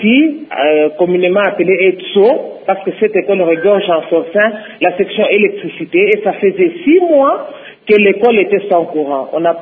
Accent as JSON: {"language": "French", "country": "DR Congo", "said": "ici chez nous au Congo."}